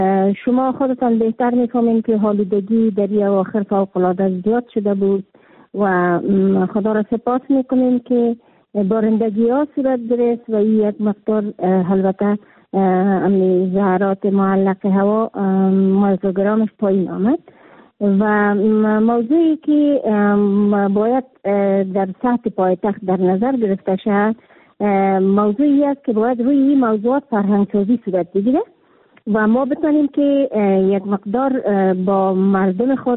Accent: Kabul, Afghanistan; در شهر کابل، که خودم یک کابلی هستم

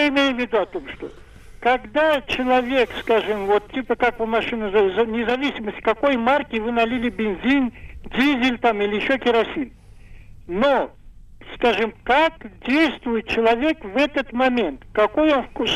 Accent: Zheleznogorsk, Russia; Я из Железногорска.

